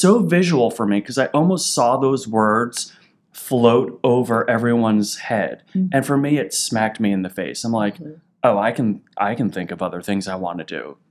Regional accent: New Jersey, United States; Northern Jersey. So I'm a Jersey boy.

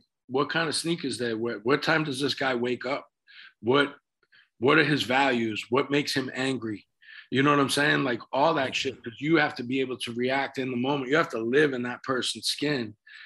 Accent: Boston, Massachusetts, United States; accent: Boston; So just by doing all that work over the years, like, my Boston accent's kind of like been dialed down, man, and like, not intentionally, but, you know.

